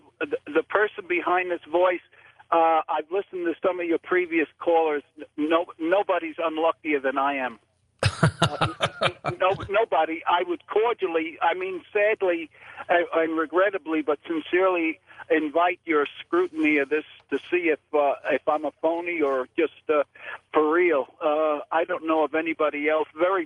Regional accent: New York City, New York, United States; Very briefly, I'm from New York City, and I finally got enough money together to buy my own cab

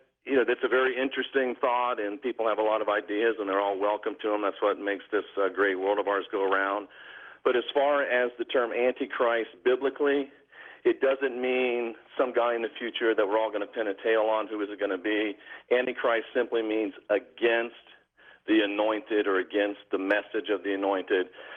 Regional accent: United States; I'm an American. I'm a patriot. I served in the Air Force.

